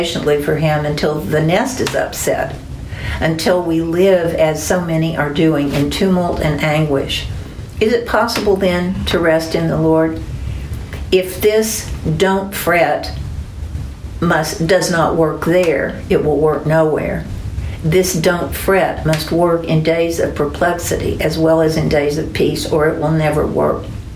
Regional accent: the South, United States; where I grew up in the South

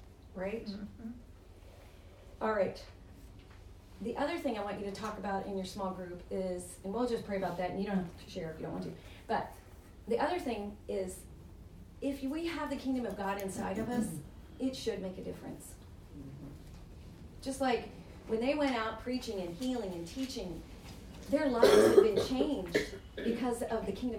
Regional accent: Texas, United States; You know, I come from Texas, and we have some pretty interesting characters in my family background

